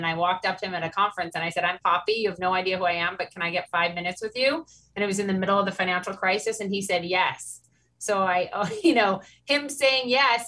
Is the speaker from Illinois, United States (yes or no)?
no; Minnesota, United States; now in New York City, United States; I'm from Minnesota. And so I'm trying to raise kids in New York City